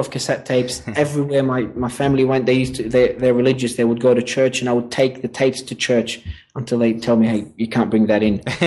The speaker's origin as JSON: {"language": "English", "country": "Australia", "tie": "born or raised there", "also_born_or_lived": "Lebanon", "said": "I've lived in Australia most of my life. I was born in Lebanon in a French school, so you might. Not sure if you sense a bit of French in there. And then I moved from Lebanon to Australia at a very young age."}